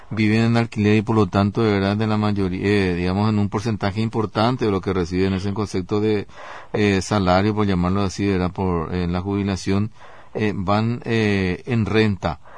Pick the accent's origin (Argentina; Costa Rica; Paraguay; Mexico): Paraguay; Porque así como somos los paraguayos